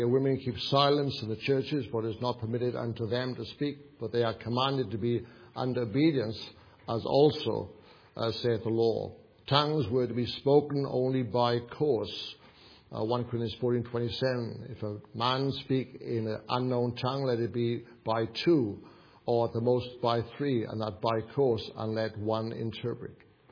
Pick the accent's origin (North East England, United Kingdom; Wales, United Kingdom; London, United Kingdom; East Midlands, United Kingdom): Wales, United Kingdom; moved away as an adult; I come from Wales. Wales is a very small country.